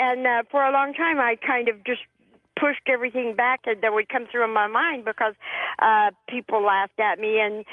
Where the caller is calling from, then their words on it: Bakersfield, California, United States; Hi, George. This is … I'm calling from Bakersfield.